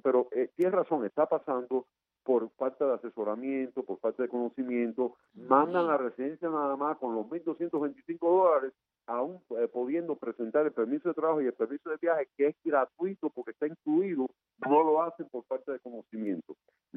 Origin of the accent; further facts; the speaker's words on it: Guanajuato, Mexico; porque yo soy de Guajirito de Guanajuato